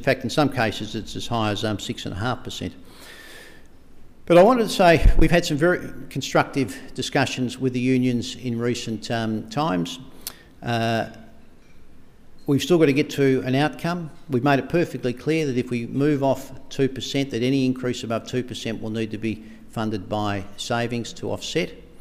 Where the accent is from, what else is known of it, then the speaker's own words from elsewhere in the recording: Tasmania, Australia; also born or lived in Western Australia; I'm from West Perth, or I'm from Mount Lawley, rather than I'm from Tasmania